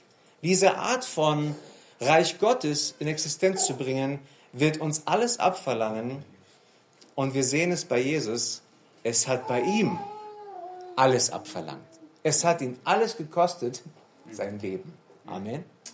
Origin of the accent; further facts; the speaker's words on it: Hanover, Lower Saxony, Germany; now in Stuttgart, Germany; Wisst ihr, ich bin von Norddeutschland in den Süden gezogen. Ich komme aus Hannover mit meiner Frau und wir sind vor 10 Jahren ins Schwabenländle gezogen, in der Nähe von Stuttgart.